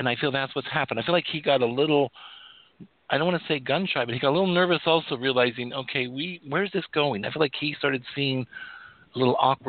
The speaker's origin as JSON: {"language": "English", "region": "Wyoming", "country": "United States", "said": "I'm from Wyoming, for those of you who don't know, and it was really nice to see a lot of the Wyoming Territorial Prison"}